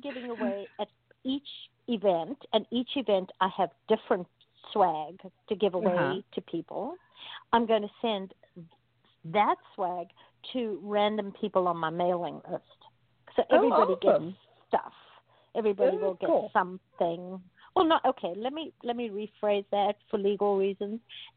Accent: South Africa; now in United States; You know, I'm from South Africa, and when I used to call people, friends and family in South Africa, they'd all say, could you slow down? You sound so Texan.

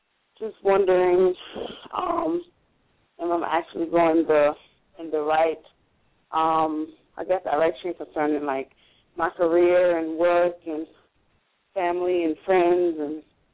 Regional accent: South Carolina, United States; from South Carolina.

